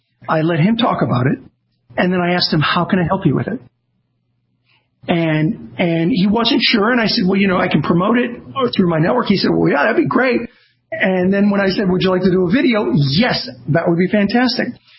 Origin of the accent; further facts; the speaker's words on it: Azusa, California, United States; also born or lived in Los Angeles; I started off as a kid who grew, I lived in South Central LA. I grew up in Azusa, California. I didn't have connections.